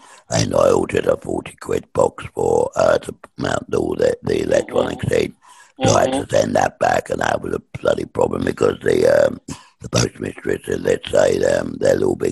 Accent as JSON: {"language": "English", "region": "England", "country": "United Kingdom", "said": "Because I'm English, you understand?"}